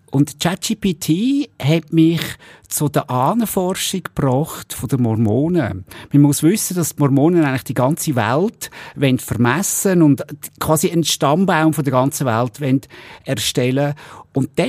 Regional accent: Neuenhof, Aargau, Switzerland; Und noch besser aus dem Bezirk Baden. Und dort, wo ich aufgewachsen bin, nicht genau in Baden, sondern in Neuenhof.

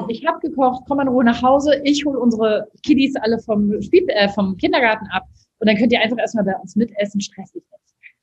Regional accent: Berlin, Germany; ich bin in Berlin aufgewachsen

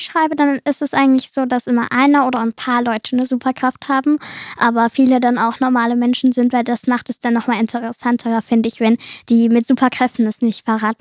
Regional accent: Cologne, North Rhine-Westphalia, Germany; ich komme aus Köln und ich bin 11 Jahre alt

